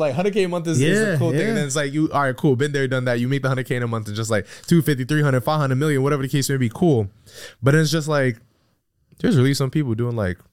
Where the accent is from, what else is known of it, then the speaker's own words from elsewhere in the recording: New York, United States; I'm from New York. Like, I walk outside, I'm spending $250.